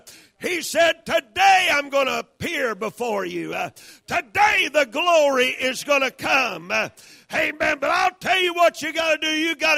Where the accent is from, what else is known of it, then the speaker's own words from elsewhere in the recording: Kentucky, United States; now in Arkansas, United States; I was raised in Kentucky, but I've been in Arkansas for 23 years